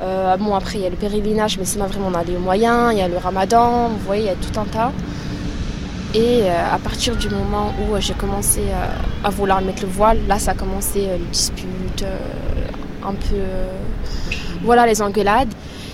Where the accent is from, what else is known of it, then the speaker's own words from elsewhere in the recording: Chambéry, Auvergne-Rhône-Alpes, France; je vais avoir 19 ans et je viens de Chambéry.